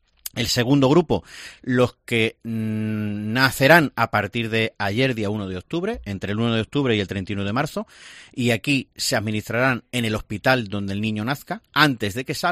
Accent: Puertollano, Castilla-La Mancha, Spain; yo en mi pueblo tengo un excelente trabajo cuando vuelva, que es en el centro de salud Puerto Llano 3

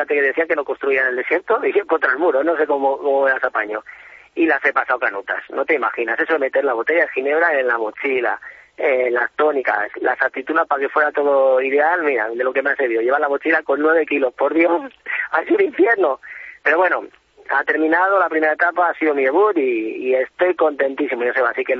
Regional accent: Spain; Nosotros somos 8 españoles.

